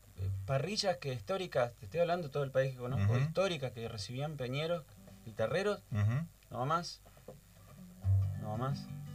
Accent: Buenos Aires, Argentina; also born or lived in Santa Fe; Yo nací en Buenos Aires, en el Hospital Salaverry, que no existe más. La mitad de la primaria la hago en Santa Fe, en el San José, que era de varones

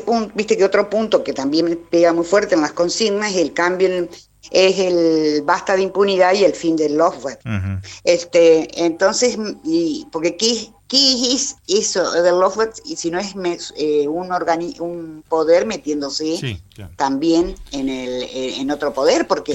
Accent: Argentina; nos cuide como argentino

